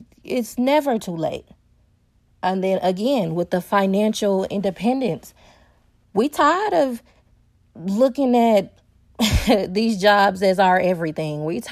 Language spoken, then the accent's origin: English; Milwaukee, Wisconsin, United States; Like, for example, in my city, I'm from Milwaukee, Wisconsin.